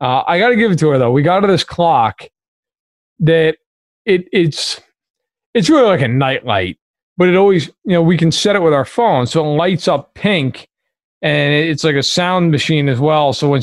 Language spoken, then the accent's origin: English; New York, United States; As a New Yorker, I cannot stand that team.